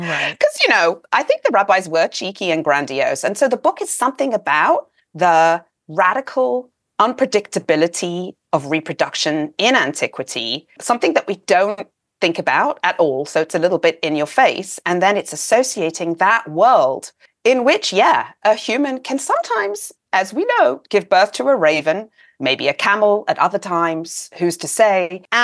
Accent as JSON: {"language": "English", "region": "London", "country": "United Kingdom", "tie": "born or raised there", "said": "I grew up with it in Northwest London."}